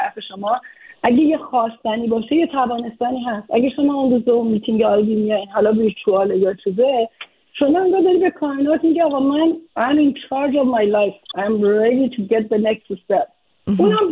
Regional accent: Iran; moved away as an adult; بار اول که من از ایران مهاجرت کردم یه چمدون کتاب یه چمدون لباس یه بچه دانشجو بودم

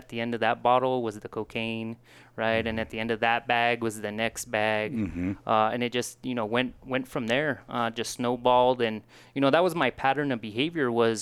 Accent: New Mexico, United States; I'm from New Mexico, lived here all my life. The only time I stepped away from our beautiful state was when I served in the military.

